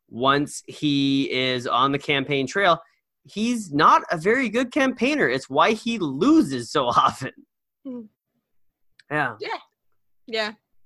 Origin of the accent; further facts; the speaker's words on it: Seattle, Washington, United States; So Biden did make a stop in my home state, city of Seattle.